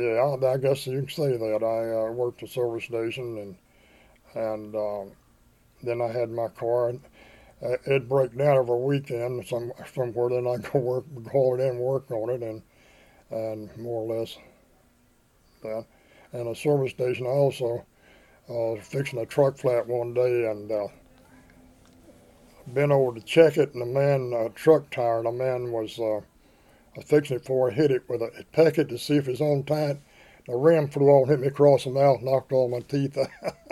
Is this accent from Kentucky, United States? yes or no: yes; Kentucky, United States; No, I went to school in Letcher County until I was 17 years old, and my dad moved, and family moved to Cumberland in Harlan County